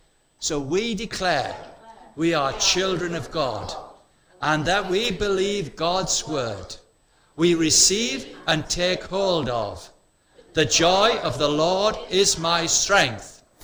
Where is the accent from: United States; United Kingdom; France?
United Kingdom; Our default mode, particularly being British, is negative.